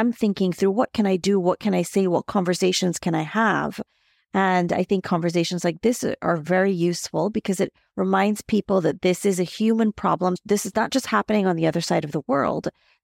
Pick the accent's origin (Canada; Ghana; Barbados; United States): Barbados; I am from Barbados and we have a female prime minister